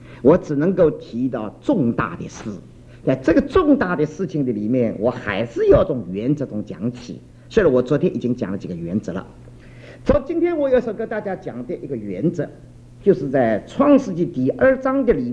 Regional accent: China; moved away as an adult; now in United States; 特别像你我这一帮头一代到美国来的移民

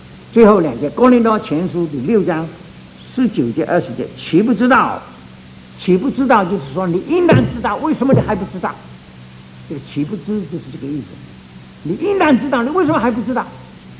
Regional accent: China; 他问我你是哪一国人呢？我说我是中国人。

